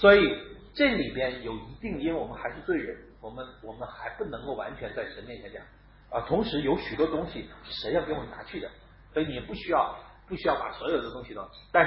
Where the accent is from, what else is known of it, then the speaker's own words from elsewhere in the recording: China; 要么我们中国人就会锻炼出一种情节来